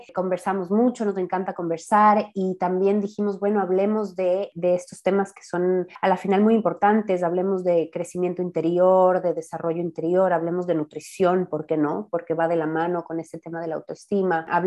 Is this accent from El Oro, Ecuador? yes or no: no; Quito, Pichincha, Ecuador; yo, como dijiste, también soy ecuatoriana, soy quiteña.